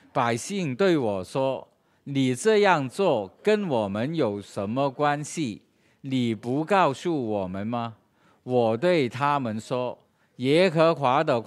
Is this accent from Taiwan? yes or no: no; Hong Kong; 我们香港人以前也有很多骄傲，是不是、啊、我们有很多的储备、啊、我们有很好的飞机场